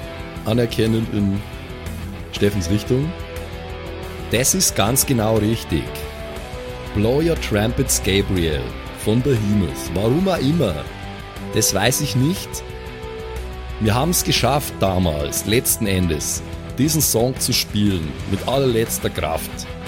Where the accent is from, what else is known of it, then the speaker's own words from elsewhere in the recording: Vienna, Austria; Laura, ich bin aus Wien, okay? Wir reden da so.